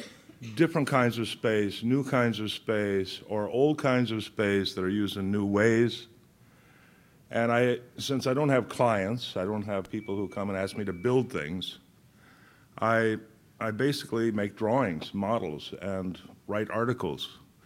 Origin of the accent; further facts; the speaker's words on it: United States; because I guess being an American, I still believe in the autonomy in some way of individuals